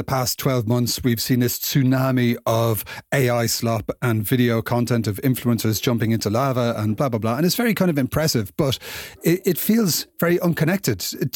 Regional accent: Dublin, Leinster, Ireland; when I was growing up in Dublin.

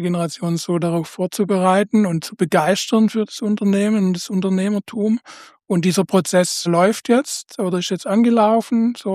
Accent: Rosenfeld, Baden-Württemberg, Germany; ich bin hier in Rosenfeld geboren, getauft, konfirmiert, aufgewachsen, zur Schule gegangen. Ich wohne hier seit knapp 60 Jahren jetzt

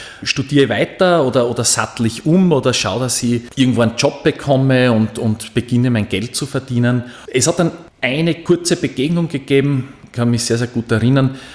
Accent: Hitzendorf, Styria, Austria; in Hitzendorf, wo ich herkomme, das ist meine Heimatgemeinde Hitzendorf in Graz Umgebung

